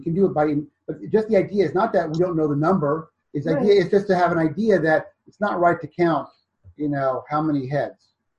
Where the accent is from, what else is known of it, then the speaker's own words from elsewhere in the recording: Seattle, Washington, United States; Seattle growing up, so that's like a hick town.